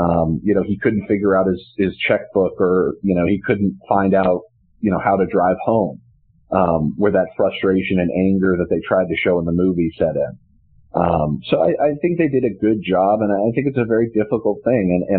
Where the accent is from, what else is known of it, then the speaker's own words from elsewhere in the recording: Wisconsin, United States; now in Pittsburgh, United States; we grew up in Wisconsin too